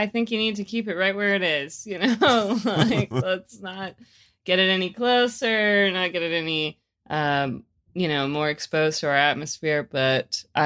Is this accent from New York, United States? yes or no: no; North Carolina, United States; I always knew I didn't want to stay in North Carolina, though. I never really felt like I fit in like the the rural small town life.